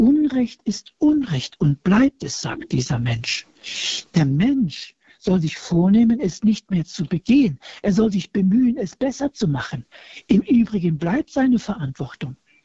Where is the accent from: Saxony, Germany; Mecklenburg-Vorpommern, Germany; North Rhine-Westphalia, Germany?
North Rhine-Westphalia, Germany; Cologne; Ja, bei uns in Köln, da gibt es doch das, da gab es damals das Pfingsten.